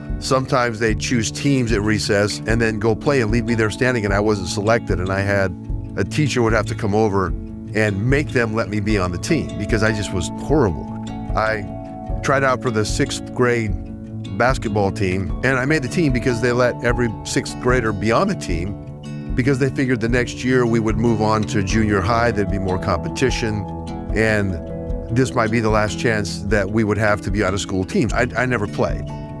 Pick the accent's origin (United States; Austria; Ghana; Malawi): United States; Sacramento, California; I grew up in Sacramento, California, raised by a divorced mother of four. She was a school teacher.